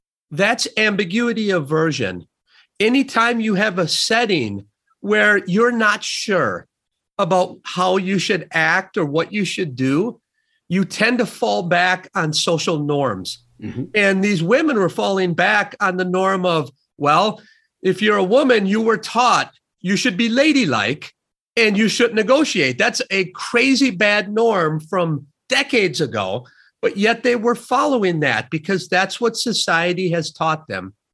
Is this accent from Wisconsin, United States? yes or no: yes; Sun Prairie, Wisconsin, United States; I was raised in Sun Prairie, Wisconsin.